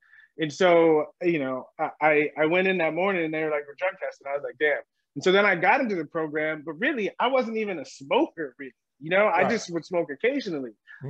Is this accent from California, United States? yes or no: yes; San Diego, California, United States; And I grew up in San Diego, so it was around.